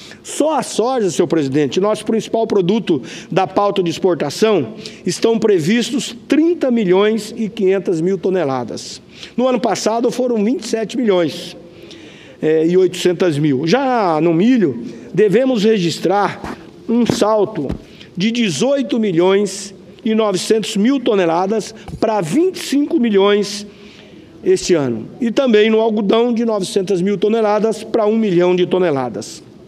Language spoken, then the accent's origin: Portuguese; Rondonópolis, Mato Grosso, Brazil; a minha cidade natal, Rondonópolis, até Cuiabá, a capital do meu estado